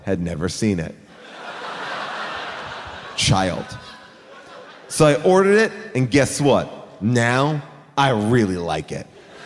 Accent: New York, United States; I grew up in New York all my life, so my mom would say, be good, or Jason will take you to Camp Crystal Lake himself.

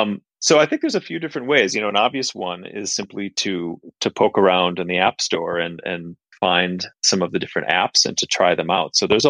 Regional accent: Minneapolis, Minnesota, United States; I came from a background, I grew up in Minneapolis in the Midwest, you know, in the middle class family.

